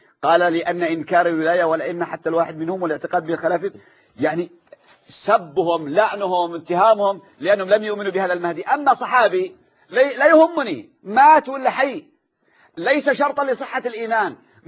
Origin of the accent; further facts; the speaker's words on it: Yemen; لانني انا اليماني. انا من اليمن.